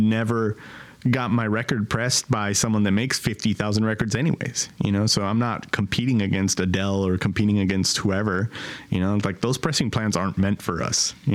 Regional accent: California, United States; I love being in San Gabriel Valley. I love being in my hometown, you know, being in this area, because it's not yet gentrified to the point where you're going to get pushed out and you can't afford it.

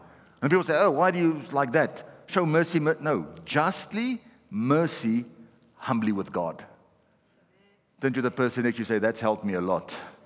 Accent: Pretoria, Gauteng, South Africa; To be married, I'm Afrikaans background, she's an English background, she's from the Free State, I'm here from Pretoria.

